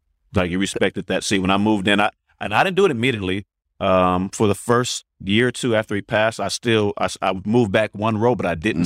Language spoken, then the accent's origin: English; California, United States; but they all knew I'm from the Bay.